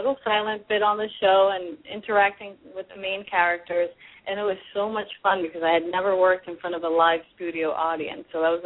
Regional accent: Boston, Massachusetts, United States; I'm from Massachusetts. I'm a Beantown girl, Boston.

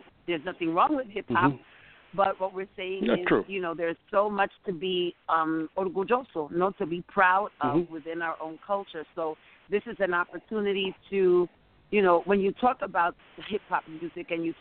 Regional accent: New York, United States; born there; when I was born in El Barrio over 50 years ago

